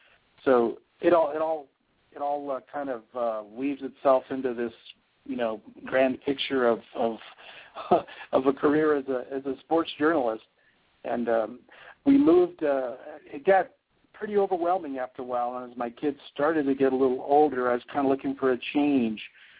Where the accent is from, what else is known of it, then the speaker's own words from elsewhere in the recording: Iowa, United States; also born or lived in Los Angeles; When I was very young, growing up in Los Angeles and then growing up in central Iowa, we lived next door to the TV weatherman